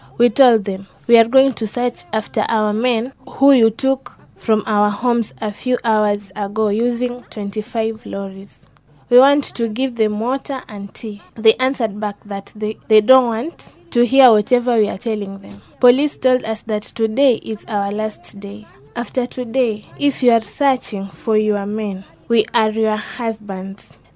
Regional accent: Wajir County, Kenya; I'm from Wajir County.

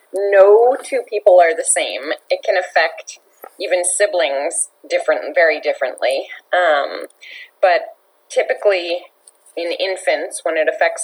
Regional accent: Massachusetts, United States; I'm from Massachusetts

